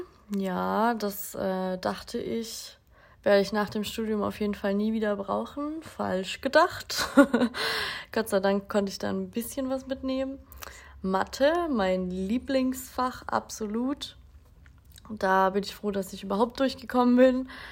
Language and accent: German; Baden-Württemberg, Germany; Ich komme aus dem Schwarzwald, nicht aus dem tiefsten, aber da habe ich studiert.